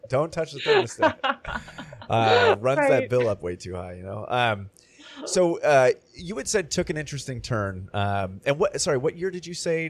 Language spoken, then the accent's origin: English; Chico, California, United States; Sacramento, by the way, I'm from Chico.